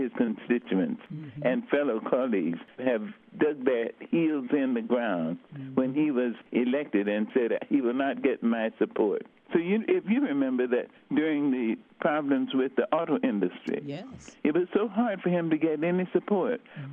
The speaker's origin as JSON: {"language": "English", "country": "United States", "said": "I'm an American."}